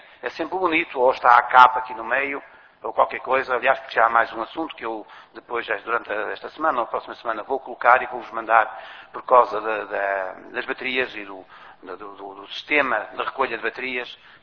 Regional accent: Portugal; antes de ser presidente da associação sou português.

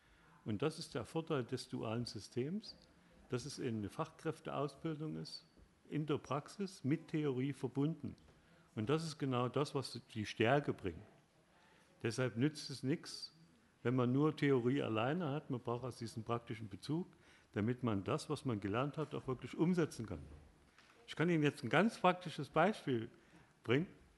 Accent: Germany; Und wir als Deutsche, wir haben immer gerade gesagt

